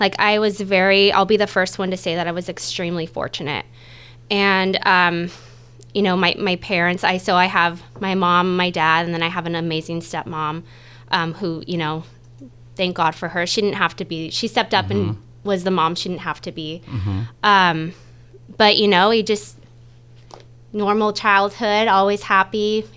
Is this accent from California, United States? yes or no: yes; Clovis, California, United States; also born or lived in Fremont; I am a local hairstylist here in town, also lead a nutritionist organization. I moved here from Fremont when I was about 8 years old, so I'm a local pretty much. Went to Clovis East High School, all that good stuff.